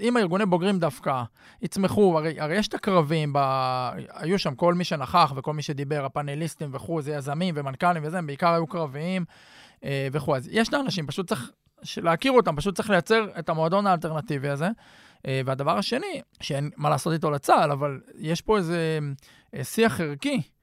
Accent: Hefer Valley, Central District, Israel; אני גדלתי בעמק חפר

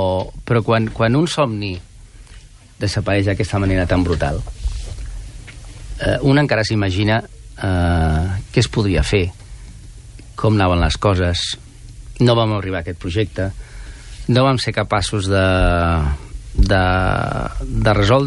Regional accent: Santa Coloma, Catalonia, Spain; Jo vaig créixer a Santa Coloma, vaig aprendre a jugar a futbol, malament, per cert, als carrers de Santa Coloma, quan estaven asfaltats. Vaig anar al col·legi de Santa Coloma

